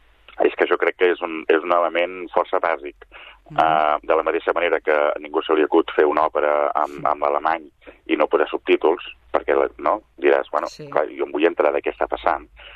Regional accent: Sabadell, Catalonia, Spain; jo soc de Sabadell i llavors doncs he jugat a casa

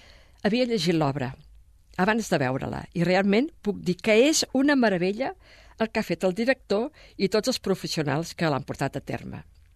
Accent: Sabadell, Catalonia, Spain; Com a sabadellenca, vull recordar que Pep Ambrós, Josep Julien, són dos actors nascuts i formats a la nostra ciutat.

